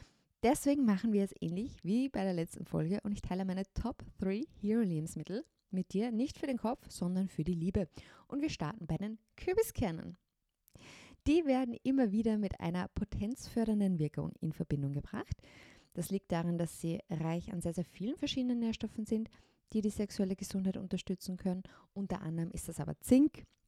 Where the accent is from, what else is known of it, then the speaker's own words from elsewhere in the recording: Windhag, Lower Austria, Austria; Übrigens, Wassermelonen, gell, die wachsen auch in Österreich. Bei uns in Windhag setzen wir sie jedes Jahr mit Erfolg an.